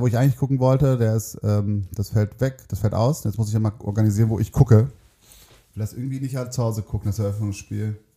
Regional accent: North Rhine-Westphalia, Germany; Wir sind NRW, das kann man ja sagen.

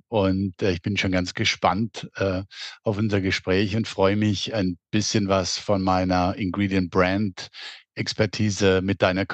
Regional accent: Germany; Ich bin ja in Baden aufgewachsen, in Südhessen.

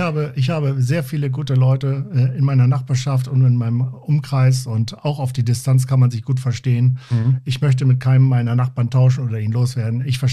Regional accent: Cuxhaven, Lower Saxony, Germany; Ich bin in Cuxhaven groß geworden, an der Niederelbe. Und da hatten meine Eltern einen Reiterhof.

